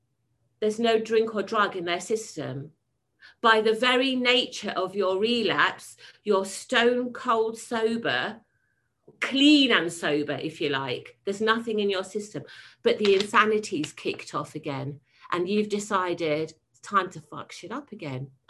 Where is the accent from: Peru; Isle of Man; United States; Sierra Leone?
Sierra Leone; Freetown, Western Area; this addict's not using, because I'm a girl from Freetown and I'm enjoying my freedom.